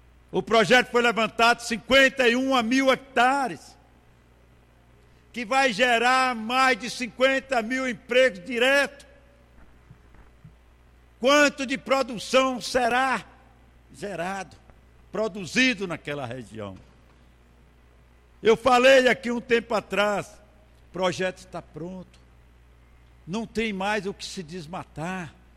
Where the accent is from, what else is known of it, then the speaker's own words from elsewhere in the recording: Guanambi, Bahia, Brazil; encerrando lá na minha terra, na cidade de Guanambi